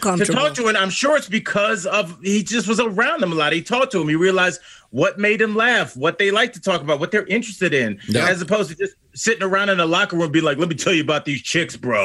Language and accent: English; Ohio, United States; I'm from Northeast Ohio. Shout out Cleveland.